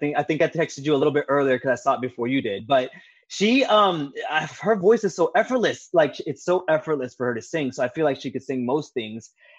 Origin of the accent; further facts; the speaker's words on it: Pakistan; moved away; You know, what's weird is being a Pakistani immigrant, I should not love worship songs as much as